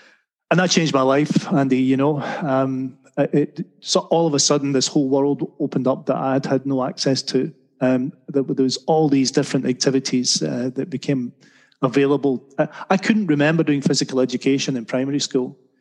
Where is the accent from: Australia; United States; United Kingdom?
United Kingdom; Motherwell, Scotland; born there; I was born in Scotland, in the west of Scotland, in a place called Motherwell, which had once been part of the Lanarkshire coal fields.